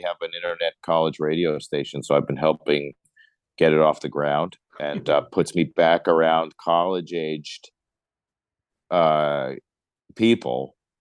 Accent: Brooklyn, New York, United States; I live because I moved from Brooklyn, New York, to somewhere in Pennsylvania.

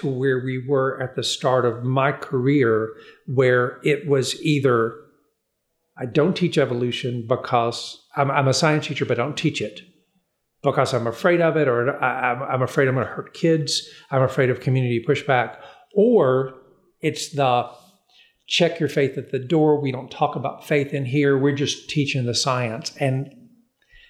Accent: Mississippi, United States; I'm a long-term Southerner. I was born in Mississippi. I've lived my whole life in the South. I love the South.

